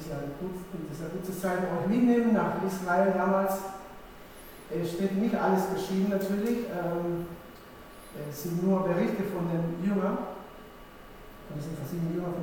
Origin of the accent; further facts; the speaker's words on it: Temuco, Araucanía, Chile; German is a second language; Temuco ist die Stadt, wo ich herkomme. Chile ist das Land